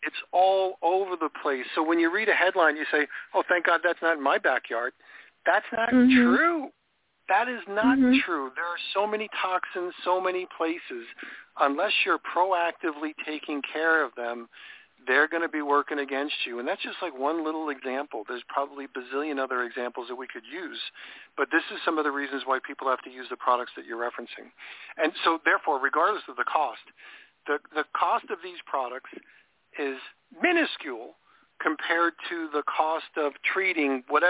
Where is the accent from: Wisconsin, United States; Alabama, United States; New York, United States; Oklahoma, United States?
New York, United States; when I grew up in New York, that doesn't matter. My dad used to have a boat. It was on a saltwater canal on Long Island.